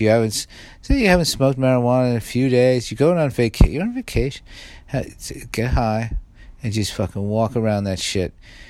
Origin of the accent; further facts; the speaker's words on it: Staten Island, New York, United States; I grew up in Staten Island. No one's, it's part of New York City, but nobody's a tourist of Staten Island.